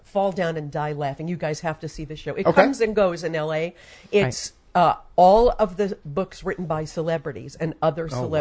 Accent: New York, United States; I am from New York.

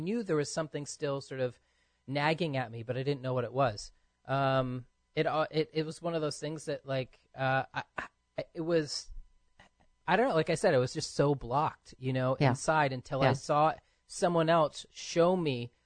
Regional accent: Maine, United States; I grew up in Maine.

